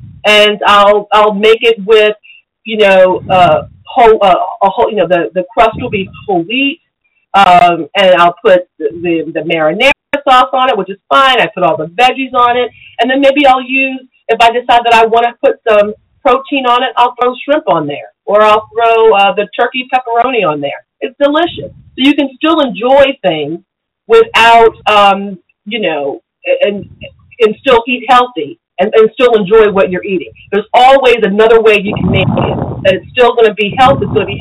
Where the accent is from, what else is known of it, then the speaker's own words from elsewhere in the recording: New Jersey, United States; You know, I'm from South Jersey, so we do that all the time.